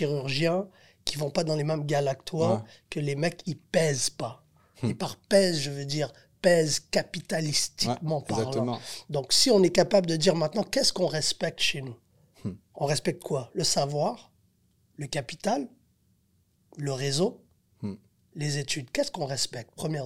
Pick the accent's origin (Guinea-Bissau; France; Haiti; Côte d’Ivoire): Haiti; moi je suis haïtien.